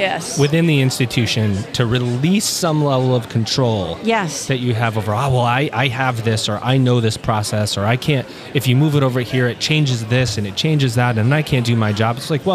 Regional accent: Syracuse, New York, United States; because I'm a Big East guy, I grew up in Syracuse

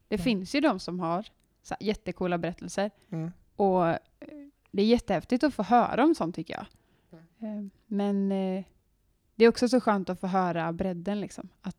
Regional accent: Vänersborg, Västra Götaland County, Sweden; Jag är uppvuxen i kyrkan. I missionskyrkan i Vänersborg, där jag kommer ifrån.

